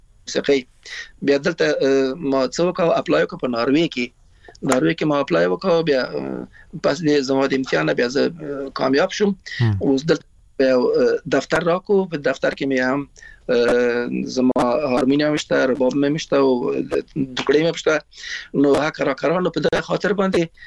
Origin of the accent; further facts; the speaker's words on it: Afghanistan; now in Iran; موږ د افغانستان راغلی یو، نو ایران راغلی مو